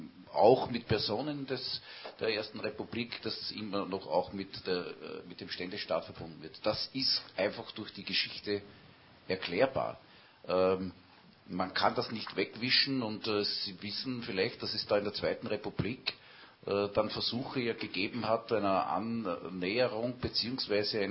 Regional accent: Upper Austria, Austria; Ich bin im Mühlviertel aufgewachsen und bin sozusagen in einer sehr diesbezüglich typisch katholischen Umgebung aufgewachsen

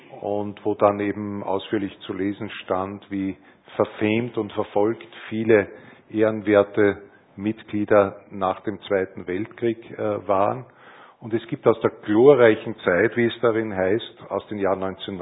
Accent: St. Pantaleon, Austria; komischerweise in St. Pantaleon, wo ich herkomme

